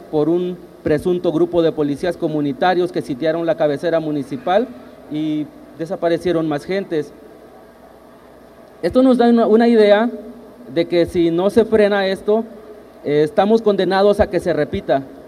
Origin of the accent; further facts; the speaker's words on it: Mexico; los problemas que como mexicanos tampoco hemos querido resolver